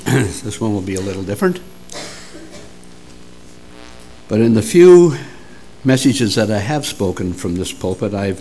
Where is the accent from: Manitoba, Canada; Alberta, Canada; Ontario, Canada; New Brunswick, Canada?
New Brunswick, Canada; I'm from New Brunswick, my wife and I.